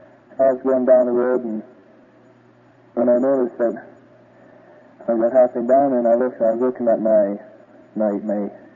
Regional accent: Alberta, Canada; from Taborn in Alberta.

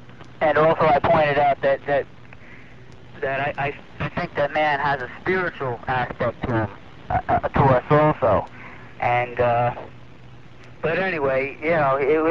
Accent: Long Island, New York, United States; I'm from Long Island, New York.

